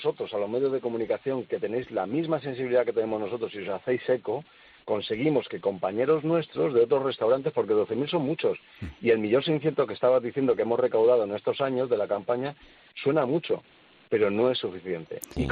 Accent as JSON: {"language": "Spanish", "region": "Valencian Community", "country": "Spain", "said": "yo soy de la Comunidad Valenciana, tierra de la paella, tierra del arroz"}